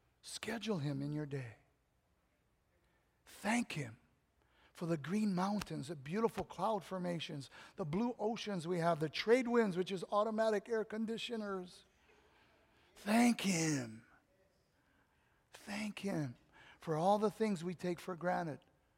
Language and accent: English; Kalihi, Hawaii, United States; I'm a Kalihi boy, okay? I grew up in Kalihi.